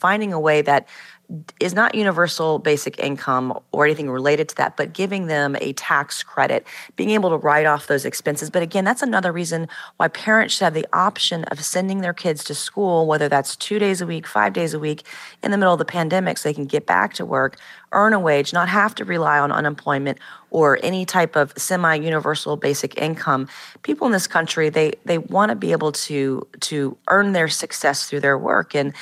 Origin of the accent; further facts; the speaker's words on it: South Carolina, United States; We're seeing successes in like my home state of South Carolina